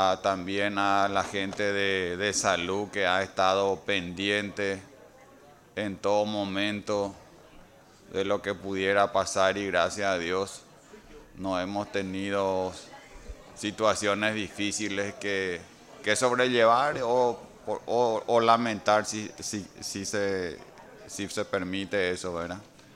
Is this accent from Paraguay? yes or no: yes; Paraguay; como representante del departamento de Itapúa y como paraguayo